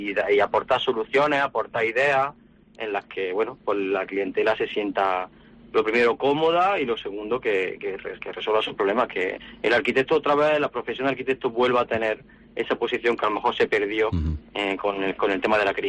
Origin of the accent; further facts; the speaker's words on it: Arjona, Andalusia, Spain; Sí, yo decidí volver a mis raíces, a mi provincia y a mi pueblo, que lo quiero mucho y le tengo mucho cariño, Arjona.